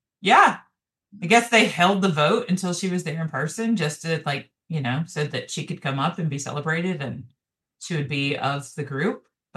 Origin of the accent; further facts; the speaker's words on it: Southeast, United States; And so I'm from the Southeast.